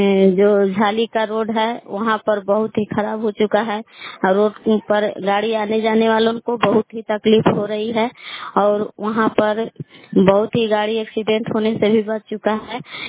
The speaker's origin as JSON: {"language": "Hindi", "town": "Belav", "region": "Bihar", "country": "India", "said": "मैं ग्राम बेलाव जिला कैमूर बबुआ के निवासी हूँ।"}